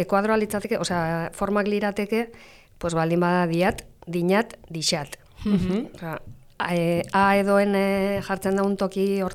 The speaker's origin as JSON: {"language": "Basque", "country": "Spain", "first_language": "Spanish", "second_language": "Basque", "said": "Ni zure kasuan bezala, zuka euskaldun du naiz, nire ama hizkuntza gaztelana izan da."}